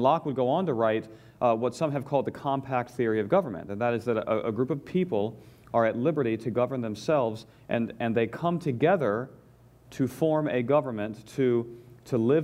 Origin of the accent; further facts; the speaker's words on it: Georgia, United States; also born or lived in Pennsylvania; I grew up in Georgia. I lived all over the South. I've only lived in Pennsylvania for about half of my life. I've spent the first half in the South.